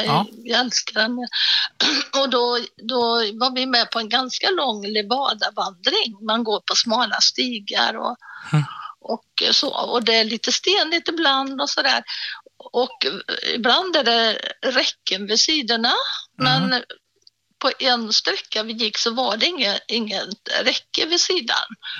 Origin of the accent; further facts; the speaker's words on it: Sweden; Ja, det var ju bara vi som var svenskar i den gruppen.